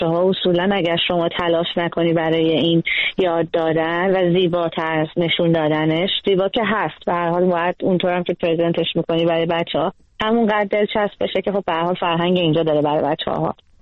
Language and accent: Persian; Iran; از روزی که از ایران اومدم بیرون همیشه یه بخش بزرگی از زندگیمه